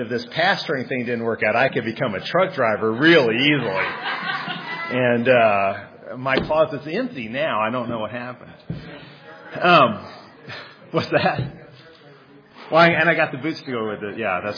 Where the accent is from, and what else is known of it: Chicago, Illinois, United States; born or raised there